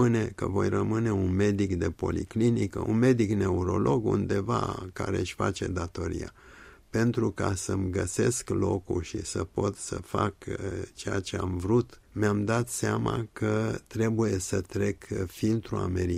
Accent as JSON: {"language": "Romanian", "country": "Romania", "accent": "Romanian", "said": "nu vă gândiți ce accent am, accentul meu e românesc"}